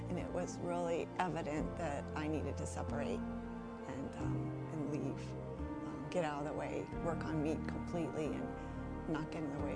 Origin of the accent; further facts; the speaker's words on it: California, United States; I grew up in California.